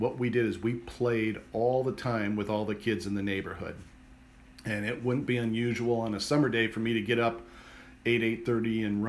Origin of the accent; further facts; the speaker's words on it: Maple Heights, Ohio, United States; I just told you that we grew up in Maple Heights